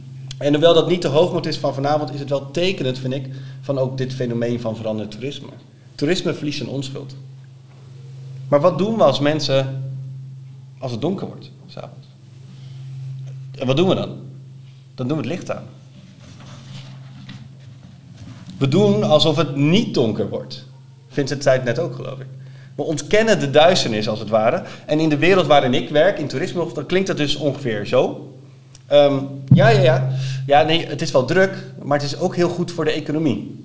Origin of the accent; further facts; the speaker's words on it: Rotterdam, South Holland, Netherlands; ik kom uit Rotterdam